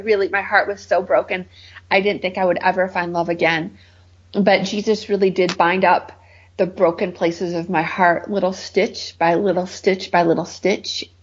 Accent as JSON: {"language": "English", "region": "Michigan", "country": "United States", "said": "You know, I'm from Michigan, so we had snow."}